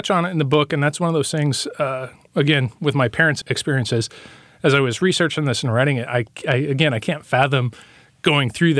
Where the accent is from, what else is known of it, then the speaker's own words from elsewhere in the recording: Lemoore, California, United States; I've spoken with men my age now, but growing up in Lemoore where on their block, they were the only child with a father that came home